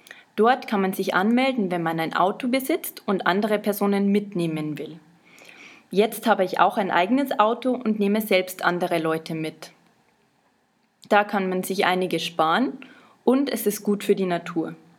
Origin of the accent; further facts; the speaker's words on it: Germany; now in Austria; Ich komme aus Deutschland, aber ich lebe derzeit in Österreich, um dort zu studieren.